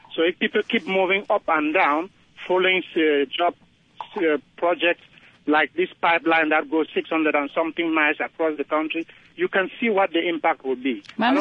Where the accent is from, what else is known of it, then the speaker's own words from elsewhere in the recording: Cameroon; because I come from Cameroon, and this particular project has been a subject of my study for the last 12, 13 years.